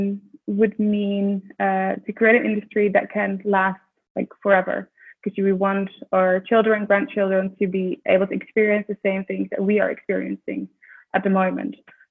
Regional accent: Netherlands; I'm Dutch from the Netherlands and 26 years old

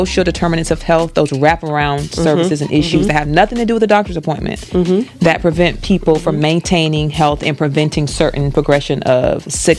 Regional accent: Tampa, Florida, United States; I grew up in Tampa.

